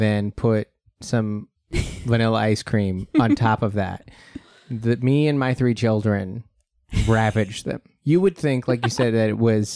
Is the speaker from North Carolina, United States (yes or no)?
no; Federal Way, Washington, United States; The funniest, that was the classic growing up in Federal Way.